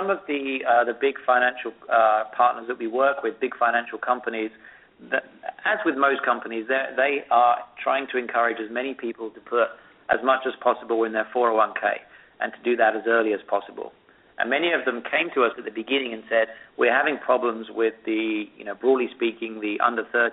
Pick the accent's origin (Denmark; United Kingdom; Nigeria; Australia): United Kingdom; now in United States; In my home country, in the UK, the tuition costs at school now have started going up